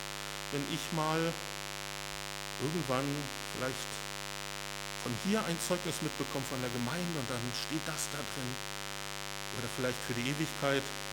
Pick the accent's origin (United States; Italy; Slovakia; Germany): Germany; Northern Germany; Wir kommen weiter aus dem Norden von Deutschland.